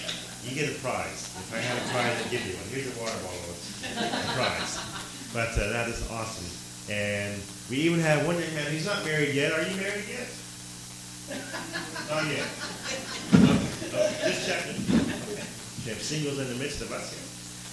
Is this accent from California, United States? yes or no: yes; California, United States; now in Hong Kong; I came from California, where I was raised, to Hong Kong. My first mission trip, I got saved when I was 17 years old.